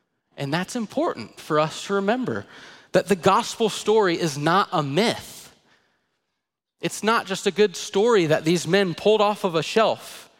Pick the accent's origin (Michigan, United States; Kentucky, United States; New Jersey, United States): Kentucky, United States; Madisonville; I grew up in Madisonville, Kentucky. You've probably never even heard of it.